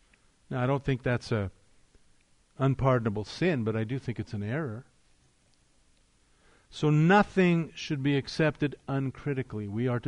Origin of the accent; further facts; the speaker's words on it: Canada; I grew up in Canada, so I know Canadian culture.